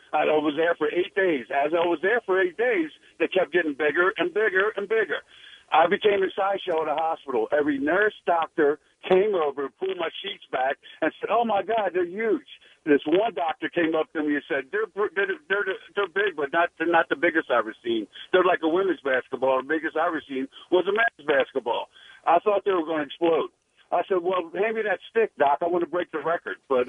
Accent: Folsom, California, United States; I'm from Folsom, where it's always awesome.

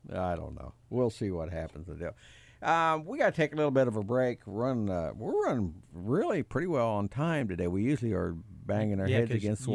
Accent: Missouri, United States; I'm from Missouri. You have to show me.

